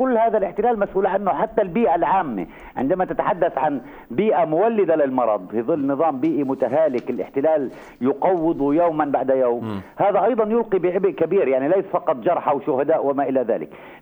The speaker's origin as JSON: {"language": "Arabic", "country": "Palestine", "said": "يعني إحنا كفلسطينيين مصدر قوتنا الوحيد هو الوحدة الحال"}